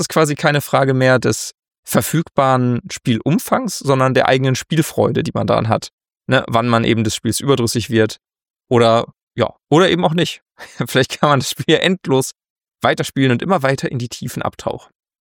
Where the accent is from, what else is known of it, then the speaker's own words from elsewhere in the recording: North Rhine-Westphalia, Germany; bei uns in NRW